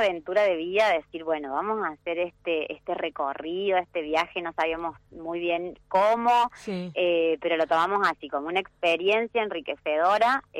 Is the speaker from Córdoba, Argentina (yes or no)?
yes; Colonia Tirolesa, Córdoba, Argentina; Yo de una localidad que se llama Colonia Tirolesa, y yo nací en la capital.